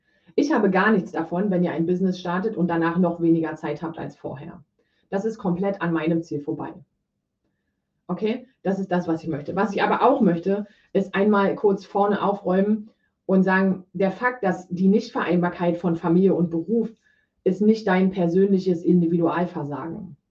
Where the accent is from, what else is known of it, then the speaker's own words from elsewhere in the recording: Brandenburg, Germany; ich komme aus Brandenburg, ja, ich wohne in 50 Kilometer ungefähr von der polnischen Grenze entfernt, in der Nähe von Berlin.